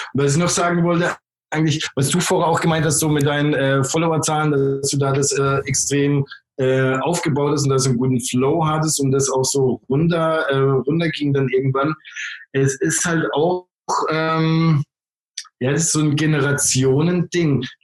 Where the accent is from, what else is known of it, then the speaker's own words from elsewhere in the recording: Southern Germany, Germany; Vor allem, wo ich herkomme, aus Süddeutschland, da ist halt immer noch mehr, das ist scharfe Häuslebauer und so.